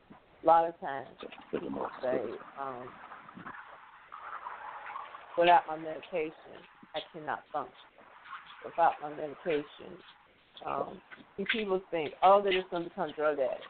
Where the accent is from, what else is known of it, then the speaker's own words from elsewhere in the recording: Florida, United States; I'm from Florida, sir.